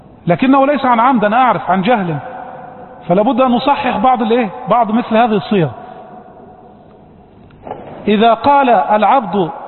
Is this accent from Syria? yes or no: no; Upper Egypt, Egypt